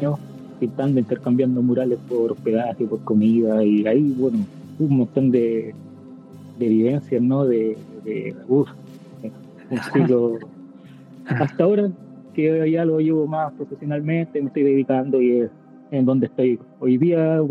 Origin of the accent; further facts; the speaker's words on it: Viña del Mar, Valparaíso, Chile; Yo crecí en Viña del Mar, en Miraflores Alto, bueno, un barrio muy, muy corriente